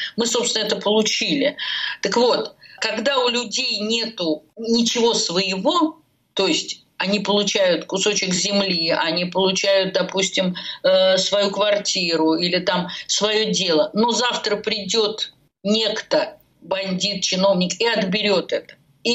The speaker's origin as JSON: {"language": "Russian", "region": "Moscow", "country": "Russia", "tie": "born or raised there", "said": "я, девочка, которая росла в Бабушкине там в юности"}